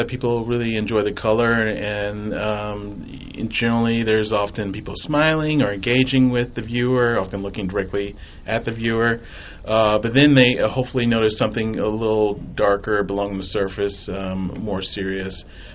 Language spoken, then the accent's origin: English; Florida, United States; I'm originally from Florida. The light in Florida is very different.